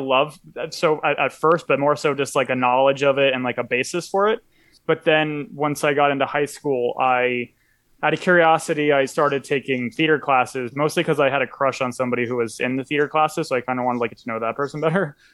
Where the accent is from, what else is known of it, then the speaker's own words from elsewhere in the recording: Las Vegas, Nevada, United States; Well, I was raised in Las Vegas, Nevada.